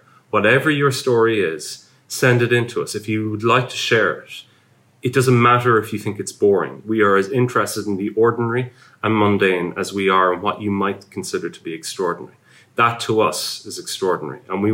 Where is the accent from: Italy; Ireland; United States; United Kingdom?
Ireland; You may have noticed I'm Irish.